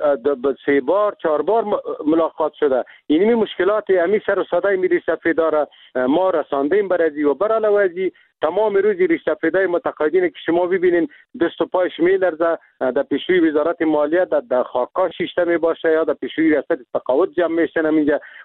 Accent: Afghanistan; ما خود مسلمان هستیم، ما افغان هستیم، از این ملت هستیم، یعنی میجا زندگی کردیم، در میجا تولد شدیم، به می خاک و به می وطن ما خدمت کردیم،

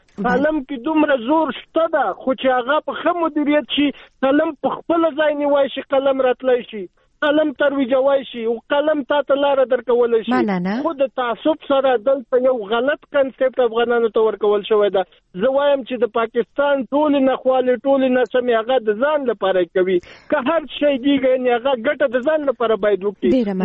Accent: Afghanistan

